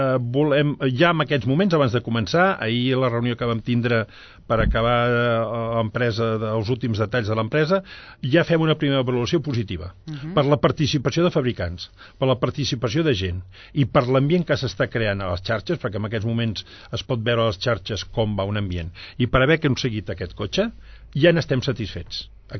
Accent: Barcelona, Catalonia, Spain; soc de Barcelona, vinc ara a Llinars del Vallès

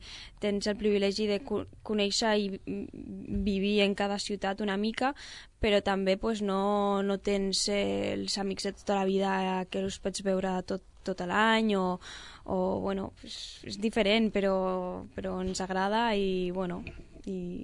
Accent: Tortosa, Catalonia, Spain; born there; nosaltres, com vam néixer de casualitat a Tortosa, pues, tenim la base ahí de la nostra escola

